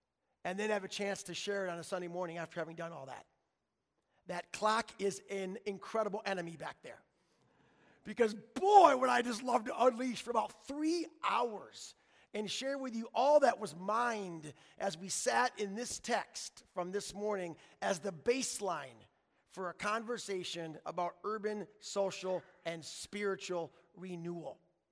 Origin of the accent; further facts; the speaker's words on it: Holland, Michigan, United States; yesterday we had the chance to celebrate her life in the church that I grew up in Maranatha Christian Reformed Church in Holland, and with the friends of my parents.